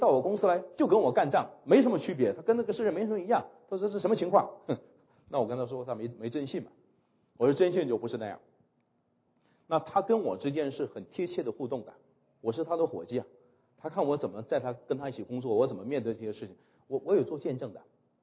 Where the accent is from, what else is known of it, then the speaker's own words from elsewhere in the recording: China; 我们中国人有句成语啊，叫做以小人之心，是吧？